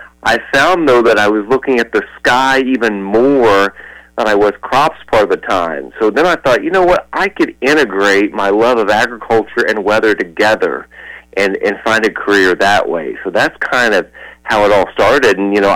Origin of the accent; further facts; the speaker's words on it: Indiana, United States; growing up in Indiana, and, you know, I grew up in an area that, you know, was a big farming area in southwest part of the state.